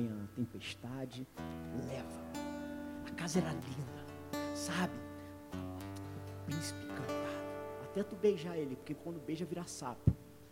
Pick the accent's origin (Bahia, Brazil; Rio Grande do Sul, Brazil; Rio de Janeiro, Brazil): Rio de Janeiro, Brazil